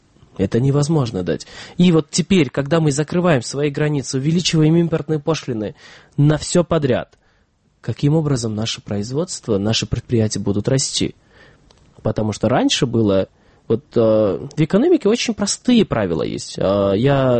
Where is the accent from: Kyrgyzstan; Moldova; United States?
Kyrgyzstan; Каждый раз, когда владельцы этих швейных предприятий слышали, что я из Кыргызстана